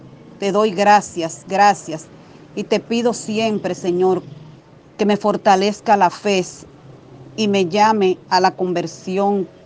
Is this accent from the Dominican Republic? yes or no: yes; Dominican Republic; de República Dominicana.